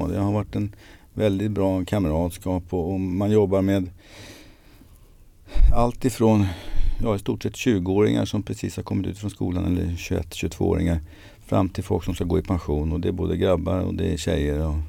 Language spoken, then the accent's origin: Swedish; Stockholm, Stockholm County, Sweden; also born or lived in Mariestad; jag är uppvuxen i Stockholm. Sen bodde jag som tonåring i 6-7 år nere i Västergötland i Mariestad också.